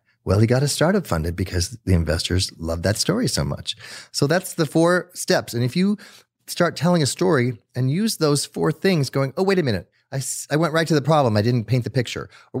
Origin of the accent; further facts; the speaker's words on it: Netherlands; also born or lived in South America; I grew up in South America, but I grew up in the Netherlands. So I was born in South America, but my parents took me to Netherlands right afterwards.